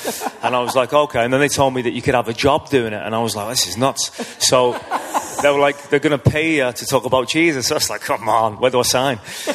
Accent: Liverpool, North West England, United Kingdom; No, I'm from Liverpool.

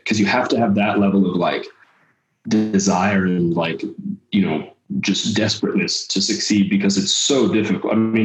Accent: California, United States; I grew up a lot in California and half English and half American, by the way, for people like, where the fuck is this guy from?

